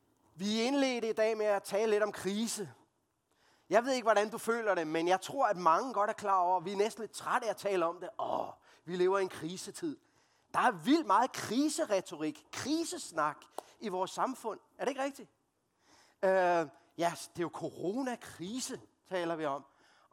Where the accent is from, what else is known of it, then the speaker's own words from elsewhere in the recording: Copenhagen, Capital Region of Denmark, Denmark; accent: Copenhagen; jeg kommer fra København. Det er jo nok nogle af jer, der kan høre. Og nogle gange bliver jeg lidt forlegen, når jeg er i Jylland, fordi så kan jeg høre, hvor københavnsk jeg egentlig taler. Det kan jeg ikke gøre for, og jeg er opvokset der.